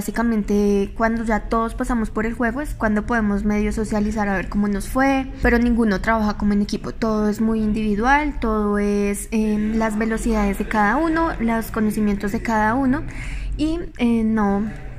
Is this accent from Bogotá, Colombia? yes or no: no; Manta, Cundinamarca, Colombia; also born or lived in Guateque, Boyacá; Yo nací en Guateque, Boyacá, y me crié mis primeros años en Manta, Cundinamarca